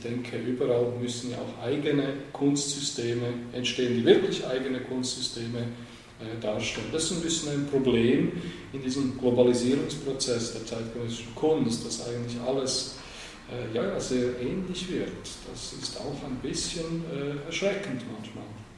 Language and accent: German; Croatia; ich bin selber ursprünglich Kroate